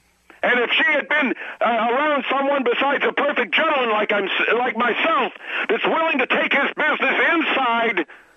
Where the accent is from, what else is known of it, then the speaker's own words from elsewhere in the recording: New Hampshire, United States; New Hampshire.